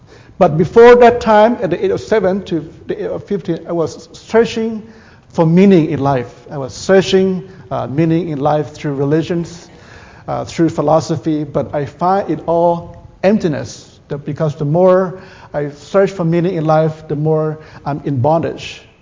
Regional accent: Bangkok, Thailand; Well, we were both born and raised in Bangkok, Thailand. Neither of us grew up in a Christian home

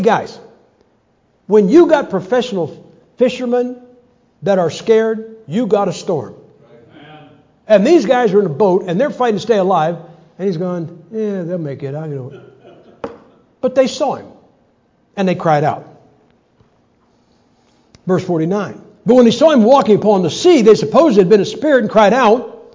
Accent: Ohio, United States; I'm from Ohio, we're the Buckeyes, and our rivalry is Michigan.

